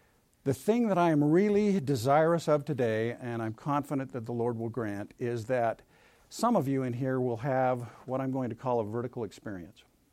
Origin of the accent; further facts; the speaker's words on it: Springville, United States; I grew up in Springville. How many of you know where Springville is? Right over there. Great place to be from. A great place to grow up.